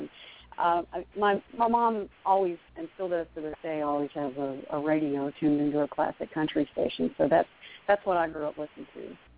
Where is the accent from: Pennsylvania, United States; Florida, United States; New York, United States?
Pennsylvania, United States; But I started singing when I was about 9 years old. I grew up in Pennsylvania